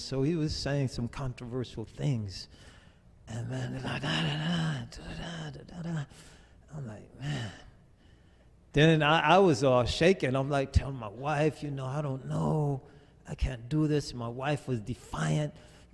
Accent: Connecticut, United States; So I'm from Connecticut, and she's from New York, and so if we went to Connecticut, her family's gonna get mad.

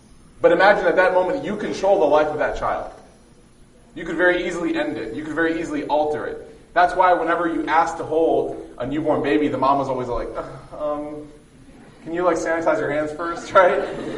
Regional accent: Alexandria, Alexandria Governorate, Egypt; I'm half Egyptian. My mom's Egyptian. I'm from Iskandaria, so.

